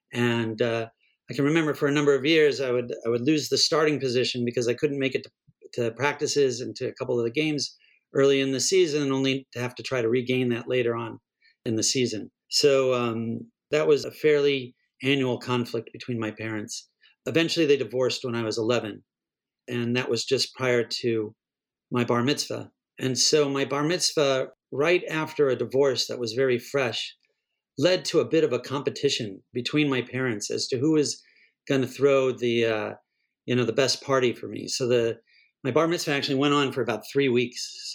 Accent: Scottsdale, Arizona, United States; I grew up in Scottsdale, Arizona.

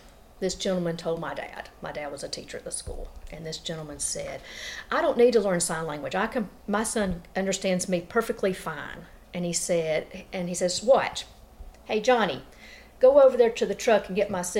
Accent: Cave Spring, Georgia, United States; So I grew up in Cave Spring. Both of my parents worked at the school for the deaf.

